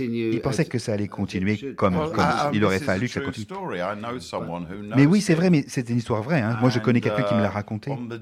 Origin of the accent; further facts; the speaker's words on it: England, United Kingdom; French is a second language; la seule chose que je peux faire en tant qu'anglais, c'est de m'excuser